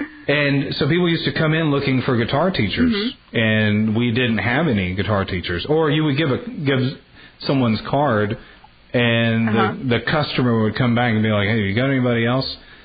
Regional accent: Texas, United States; now in Los Angeles, United States; But when I came here, it's like growing up in East Texas, the allergies in the pollen, like I could never breathe.

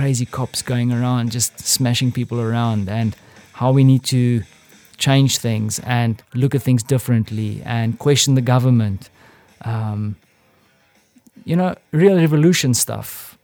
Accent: South Africa; But as a South African, I've been spoiled.

